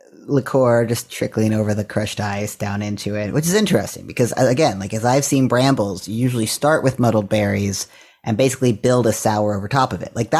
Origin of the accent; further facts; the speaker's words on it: West Virginia, United States; flavors that I first encountered as a child growing up in West Virginia.